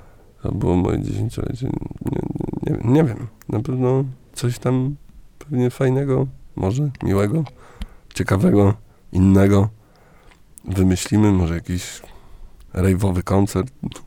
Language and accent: Polish; Warsaw, Masovian Voivodeship, Poland; u nas w Warszawie na Pradze